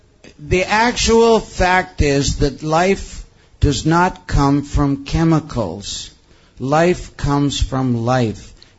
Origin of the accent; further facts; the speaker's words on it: Canada; now in India; I'm from Canada, and but I've been living in India for the last 25 years